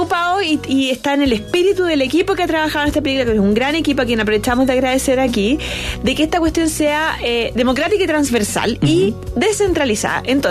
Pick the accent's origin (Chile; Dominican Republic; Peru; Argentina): Chile; somos los chilenos